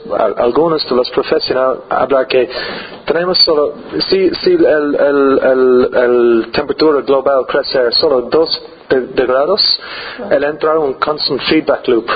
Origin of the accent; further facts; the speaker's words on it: Ireland; Spanish is a second language; Bueno, yo vengo de Irlanda y estoy aquí casi 2 años.